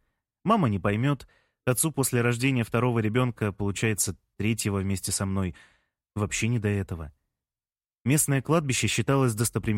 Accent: Moscow, Russia; Мне 23 года … Я родился и вырос в Москве.

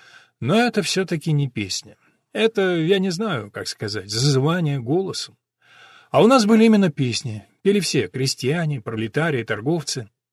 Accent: Clermont-Ferrand, Auvergne-Rhône-Alpes, France; born there; Russian is a second language; Я родился в Клермон-Ферран. Это столица региона Авернь в центральном горном массиве

